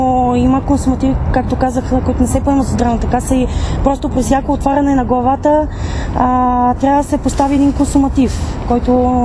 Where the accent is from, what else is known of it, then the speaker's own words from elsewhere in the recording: Dupnitsa, Kyustendil Province, Bulgaria; От Дупница